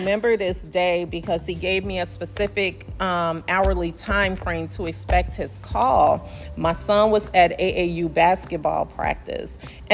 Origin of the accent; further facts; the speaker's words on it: Chicago, Illinois, United States; For real, because I'm from Chicago.